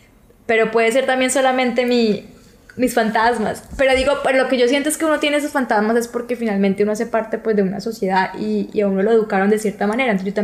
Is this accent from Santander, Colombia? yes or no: yes; Bucaramanga, Santander, Colombia; yo soy de Bucaramanga, yo imaginaba que yo me iba a casarme en Bucaramanga, que mis hijos iban a ir a mi mismo colegio que todo.